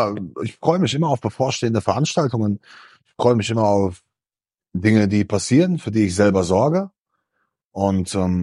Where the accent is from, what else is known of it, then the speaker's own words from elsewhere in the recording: Meschede, North Rhine-Westphalia, Germany; Am Wochenende bin ich in Meschede, in meiner Heimatstadt